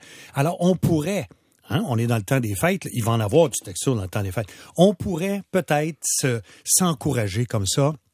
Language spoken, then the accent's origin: French; Montreal, Quebec, Canada; Moi, bon, je suis Montréalais